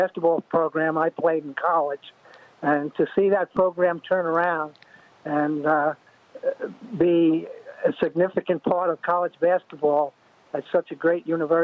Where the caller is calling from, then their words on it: New York, United States; I'm calling you from New York, but my son Michael runs Rama Jamma on the campus.